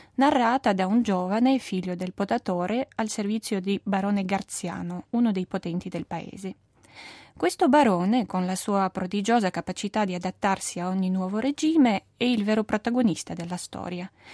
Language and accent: Italian; Russia; Italian is a second language; now in Lugano, Switzerland; vengo dalla Russia, faccio il dottorato in letteratura italiana all'Università di San Pietroburgo e per un anno sono qua a Lugano ospite dell'Istituto di Studi Italiani.